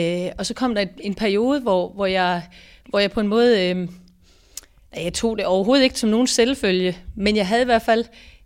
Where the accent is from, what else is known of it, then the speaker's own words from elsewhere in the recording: Stensballe, Central Denmark Region, Denmark; Jeg har startet i Stensballe, hvor jeg voksede op, og så har jeg været omkring Aarhus her